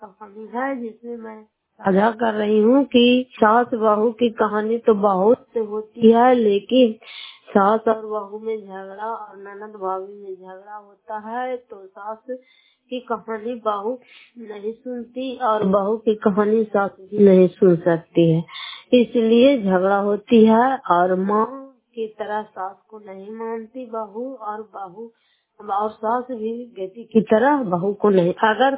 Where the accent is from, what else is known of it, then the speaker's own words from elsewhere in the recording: Fatehpur, Bihar, India; घर फतेहपुर पंचायत मकौता जिला नालंदा और प्रखंड करवासराय की निवासी हूँ।